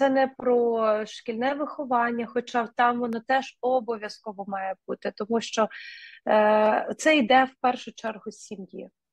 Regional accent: Kyiv, Ukraine; first language Russian; Я 1990 року народження, тобто я ще народилась в Радянському Союзі. У мене проста сім'я, простих робочих професій батьки, сім'я корінних киян, російськомовна сім'я була.

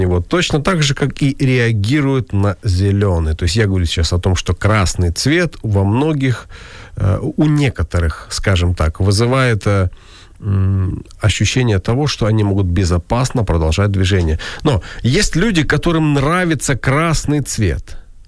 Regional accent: Kharkiv, Kharkiv Oblast, Ukraine; мои соболезнования моему родному городу Харькову.

